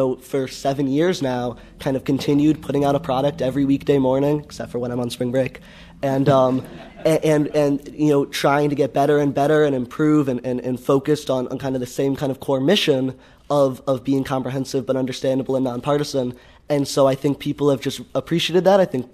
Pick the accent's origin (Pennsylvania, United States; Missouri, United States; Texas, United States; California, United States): Missouri, United States; St. Louis; growing up in St. Louis and being politically involved, I have to say it's been a really great place to kind of grow up in political engagement